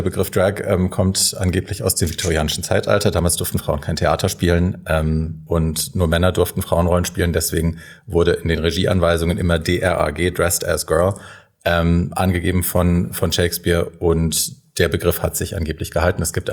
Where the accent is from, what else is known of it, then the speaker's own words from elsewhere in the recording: Hesse, Germany; now in Berlin, Germany; Aus Hessen, aus der Nähe von Frankfurt.